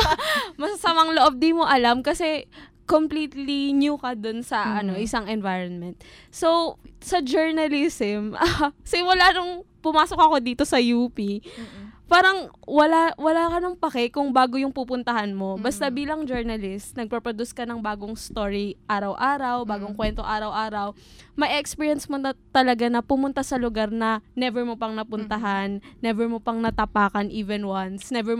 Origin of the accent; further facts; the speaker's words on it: Quezon City, Metro Manila, Philippines; Hindi po. Quezon City lang.